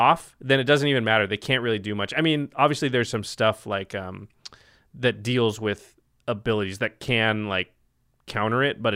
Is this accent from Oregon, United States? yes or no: yes; Portland, Oregon, United States; So one of the reasons it's very me is because I'm from Portland, and our basketball team is the Trailblazers.